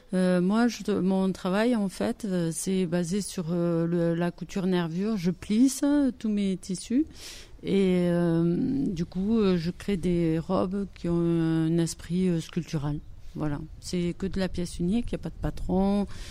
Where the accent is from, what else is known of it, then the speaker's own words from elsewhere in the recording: Occitanie, France; On vient de Pyrénées-Orientales.